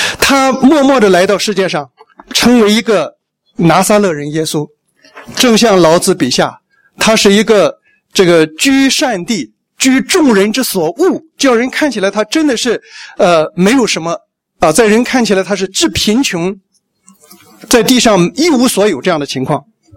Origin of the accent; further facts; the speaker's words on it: Taiwan; 尤其咱们台湾人啊